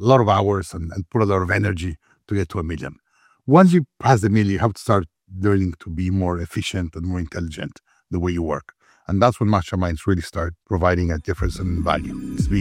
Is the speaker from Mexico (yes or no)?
yes; Mexico; I am from Mexico originally, but all my family's from immigrants.